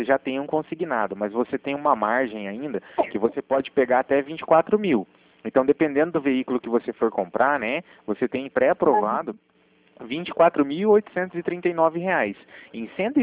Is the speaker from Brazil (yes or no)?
yes; Cornélio Procópio, Paraná, Brazil; Eu falo de Cornélio Procópio no Paraná, no caso. Eu sou do Paraná